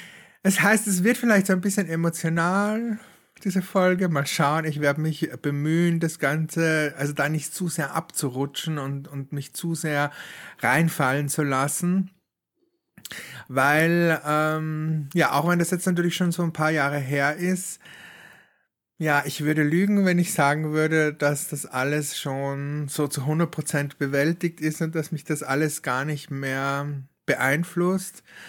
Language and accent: German; Austria; das, was so letzte Woche jetzt passiert ist bei uns in Österreich mit dem Schnee